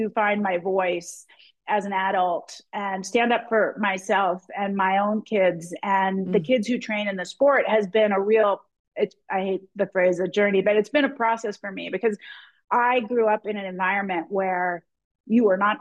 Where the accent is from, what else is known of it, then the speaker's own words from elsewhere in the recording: Philadelphia, Pennsylvania, United States; moved away as an adult; also born or lived in San Francisco, United States; I was born in Pennsylvania, Philadelphia, grew up in that area, ended up in California for 35 years, San Francisco, because I went to college in the Bay Area at Stanford and then moved to the city.